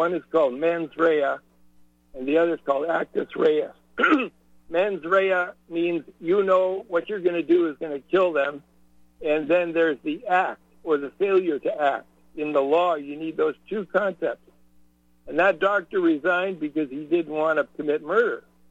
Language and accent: English; North Dakota, United States; I grew up in North Dakota. I know exactly what you're talking about. North Dakota and Montana both.